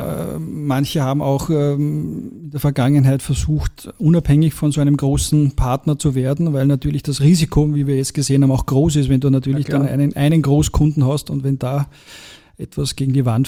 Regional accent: Lower Austria, Austria; Genau, ich bin aus der Nähe von Krems.

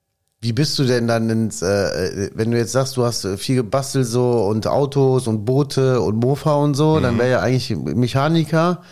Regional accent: Germany; also born or lived in Italy; ich bin gar kein Italiener, ich bin Deutscher.

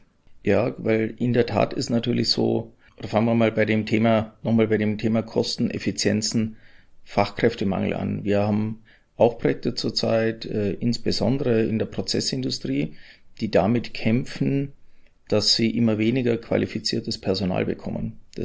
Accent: Austria; das kann ich als Österreicher sagen

